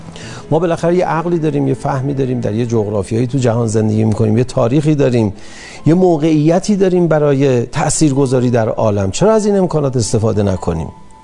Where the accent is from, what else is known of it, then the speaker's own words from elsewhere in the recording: Iran; بابا ما ایرانی هستیم،